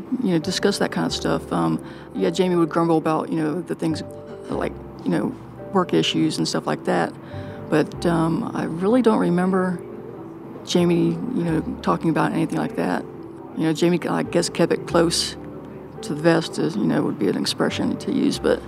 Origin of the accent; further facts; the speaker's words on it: Kentucky, United States; I mean, I was from Kentucky, and, you know, it's the South